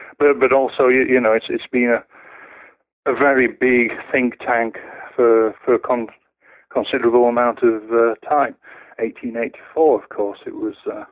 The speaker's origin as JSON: {"language": "English", "country": "United Kingdom", "said": "obviously I'm from Great Britain"}